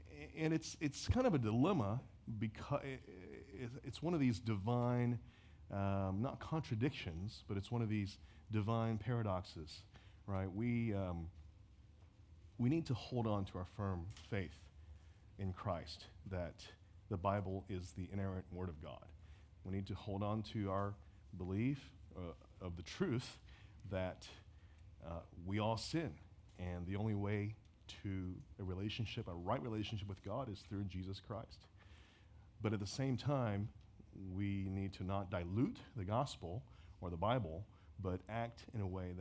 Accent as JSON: {"language": "English", "town": "Houston", "region": "Texas", "country": "United States", "said": "Those Dallas people, they're not like us Houstonian"}